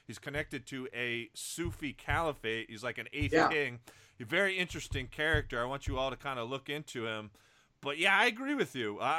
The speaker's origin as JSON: {"language": "English", "region": "New Jersey", "country": "United States", "tie": "born or raised there", "said": "We even had a massive sinkhole back in my home state, New Jersey, the other day"}